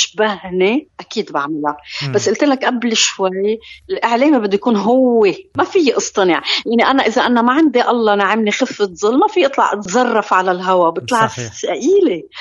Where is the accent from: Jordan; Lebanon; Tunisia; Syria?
Lebanon; accent: Lebanese; انه انا جاي بدي احكي بلهجتي اللبنانيه